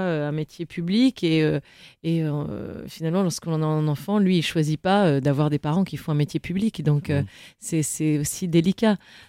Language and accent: French; Saint-Yorre, Auvergne-Rhône-Alpes, France; du côté de ma maman, on est originaire de l'Allier, de Saint-Yor, Vichy, Et c'est donc là où j'ai été au collège des Célestins.